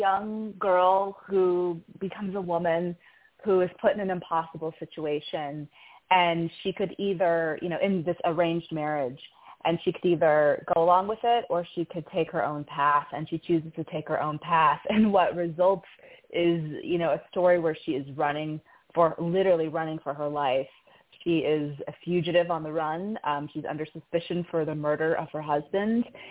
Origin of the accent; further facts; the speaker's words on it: Illinois, United States; I am from Illinois. I went to college, film school in Chicago.